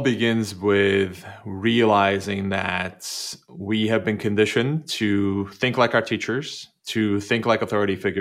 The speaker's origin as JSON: {"language": "English", "country": "Turkey", "tie": "born or raised there", "said": "I grew up in Turkey, which was a very, very conformist society."}